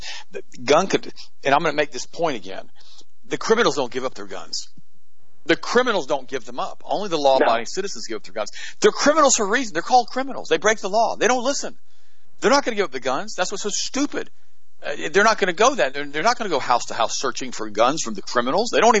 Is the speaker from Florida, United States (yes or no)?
yes; Florida, United States; one of the largest precincts in my hometown, my home city, my home county here, Polk County, Florida.